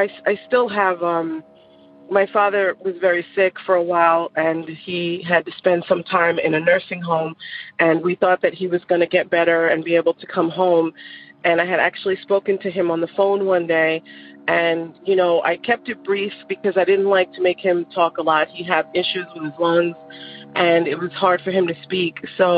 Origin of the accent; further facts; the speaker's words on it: New York, United States; now in Georgia, United States; I grew up in New York. But later on, you know, obviously I moved and I'm living in Georgia right now.